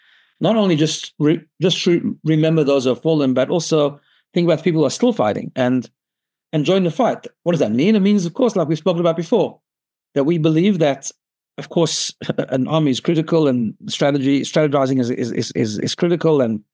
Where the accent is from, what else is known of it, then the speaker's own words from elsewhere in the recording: South Africa; You know, I grew up in South Africa.